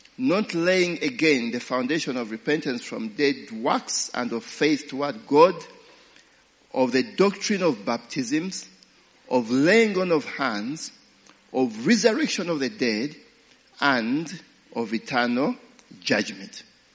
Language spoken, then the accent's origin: English; Uganda; I come from Uganda. All right? I'm patriotic.